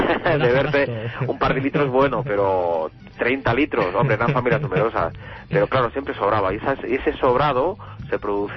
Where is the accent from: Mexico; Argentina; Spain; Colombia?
Spain; Castile; yo como buen castellano, quizás el queso manchego.